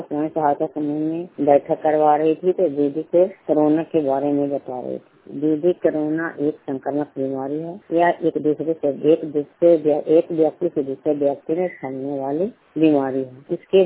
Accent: Rampur, Bihar, India; ग्राम रामपुर पुष्प माधोपुर प्रखंड चंडी जिला नालंदा का निवासी हूँ।

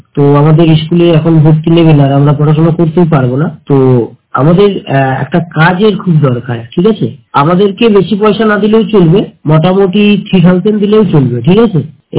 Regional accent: Chandipur, West Bengal, India; পূর্ব মেদিনীপুর থেকে। আমার বাড়ি হচ্ছে চণ্ডীপুর জেলা, পূর্ব মেদিনীপুর।

